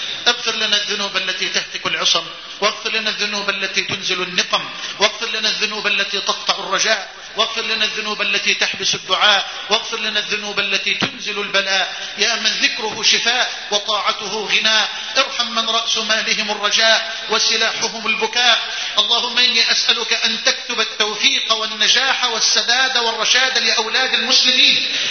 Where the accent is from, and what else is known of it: Egypt